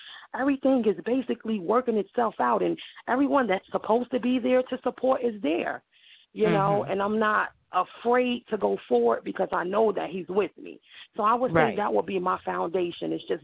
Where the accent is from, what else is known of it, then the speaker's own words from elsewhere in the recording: New Jersey, United States; You know, I came from New Jersey, you know, I was born, you know, in New Jersey, and I come from the projects